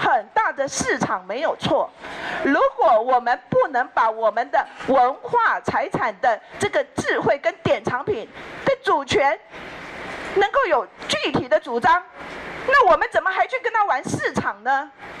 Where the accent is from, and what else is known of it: Taiwan